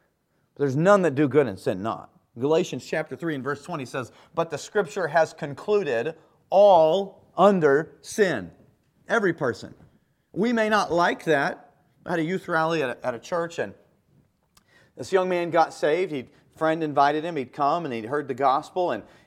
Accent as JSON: {"language": "English", "region": "Kansas", "country": "United States", "tie": "born or raised there", "said": "I grew up in the Midwest in the state of Kansas."}